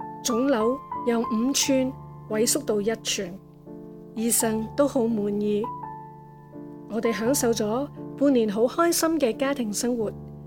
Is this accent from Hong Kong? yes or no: yes; Hong Kong; moved away as an adult; now in New Zealand; 我和丈夫都是土生土长的香港人，在香港长大，受教育、工作、结识。1979年我们两个结婚，第二年生了个女，1990年全家移民新西兰。